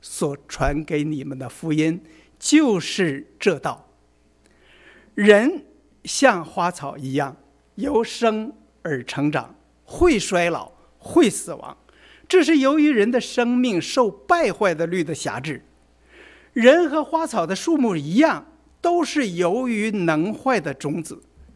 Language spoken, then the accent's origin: Chinese; Northeast China, China; moved away as an adult; also born or lived in Nanjing; 我的前二十几岁啊，我是在东北长大的，过去山海关以东以北的地区都被称为关东，所有20几年，像文化大革命那个年月都是在关东度过的